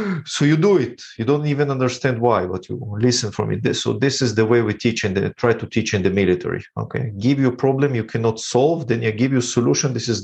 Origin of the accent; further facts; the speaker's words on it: Ukraine; English is a second language; now in Israel; I was not born in Israel, and we came from Ukraine, so it was hard to pronounce.